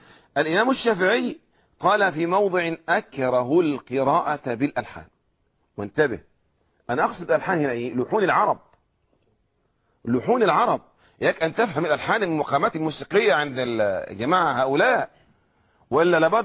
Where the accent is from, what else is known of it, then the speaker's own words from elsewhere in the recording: Egypt; كما يقول عندنا في مصر هنا قرآن أجمل